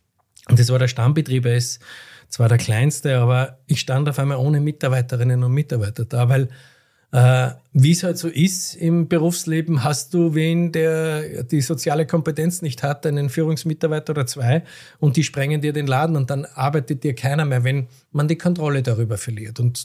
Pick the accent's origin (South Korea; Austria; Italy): Austria; Du bist Deutscher, ich bin Österreicher.